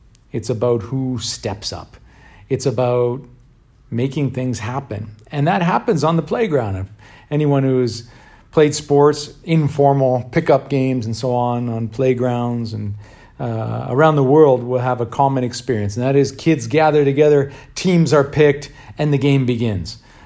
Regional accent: Canada; my experience growing up in Canada

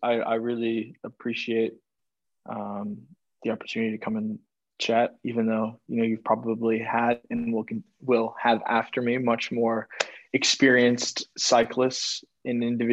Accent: Germany; accent: German; It's my German accent. It's my German accent, you know.

